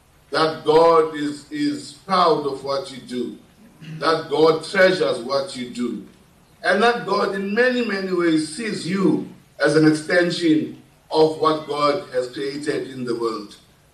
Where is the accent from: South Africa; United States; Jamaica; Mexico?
South Africa; This is still South Africa. Whatever your perceptions are, I am still South African.